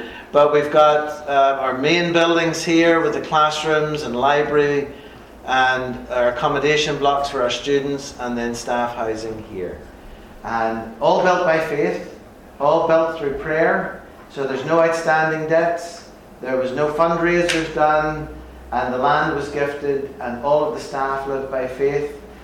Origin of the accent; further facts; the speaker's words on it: Belfast, Northern Ireland, United Kingdom; I am from Belfast in Ireland.